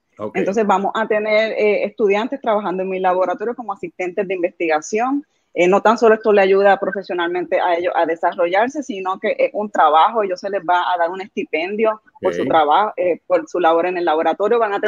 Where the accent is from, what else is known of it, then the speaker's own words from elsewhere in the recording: Mayagüez, Puerto Rico; yo nací y crecí en Mayagüez.